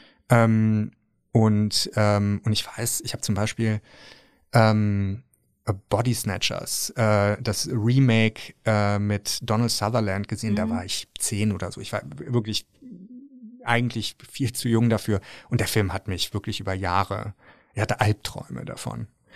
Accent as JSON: {"language": "German", "town": "Cologne", "region": "North Rhine-Westphalia", "country": "Germany", "tie": "born or raised there", "said": "Ich bin halt in Köln-Bickendorf groß geworden."}